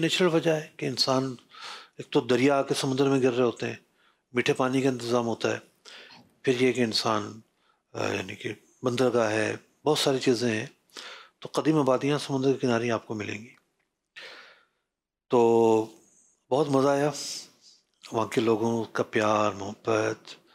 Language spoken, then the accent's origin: Urdu; Sindh, Pakistan; now in Karachi, Pakistan; چونکہ میرا تعلق سندھ سے ہے, تو میں 96 میں کراچی آیا تھا.